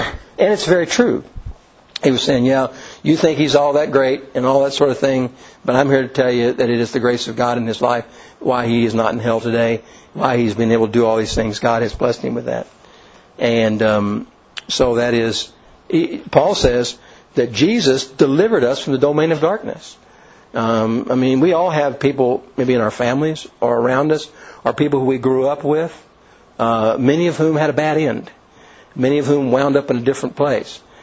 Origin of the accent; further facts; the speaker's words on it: Kentucky, United States; I'm from Kentucky. You know, I'm a little hick kid with no, I don't have a lot of travel experience